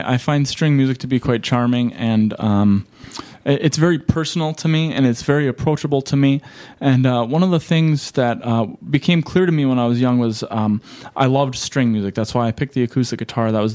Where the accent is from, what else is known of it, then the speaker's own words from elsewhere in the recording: Minnesota, United States; the tamburica music was stuff that I had heard growing up on the Iron Range and coming from partial Croatian ancestry.